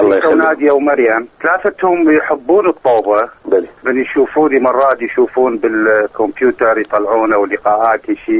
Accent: Iraq; moved away; انا سنة 91

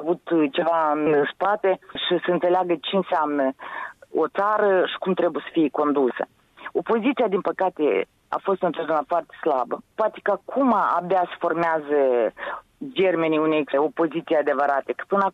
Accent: Moldova; moved away; Sunt niște oameni care provin din Moldova, în diferite țări, care încearcă să se integreze.

